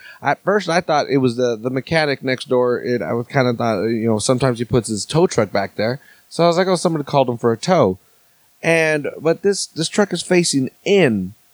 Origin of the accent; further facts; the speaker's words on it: Salinas, California, United States; because again, I'm from Salinas. You can't get within, you know, can't go 200 yards without running into a fucking lettuce patch.